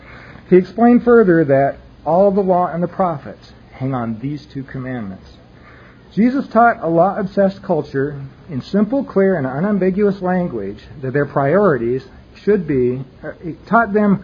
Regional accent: Utah, United States; When I was growing up in Utah, they closed the schools on the day deer hunting season opened.

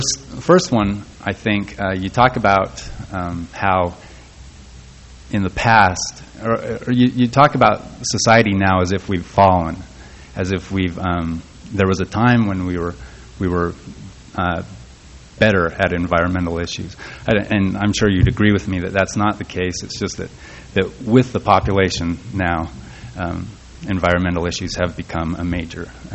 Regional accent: United States; I think we're very American, particularly here in Utah, we're very Western, and the things that we Mormons can see about ourselves

